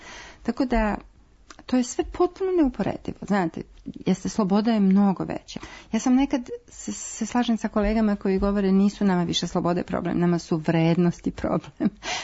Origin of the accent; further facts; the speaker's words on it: Sarajevo, Federation of Bosnia and Herzegovina, Bosnia & Herzegovina; Ja sam iz Sarajeva